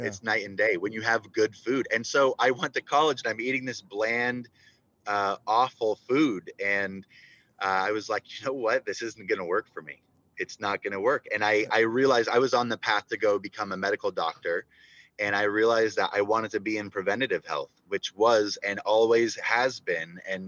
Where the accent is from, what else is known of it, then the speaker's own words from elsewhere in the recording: New York, United States; born there; so I'm Middle Eastern. I was born in New York, but both my parents are, my biological parents are Jordanian and from the Middle East.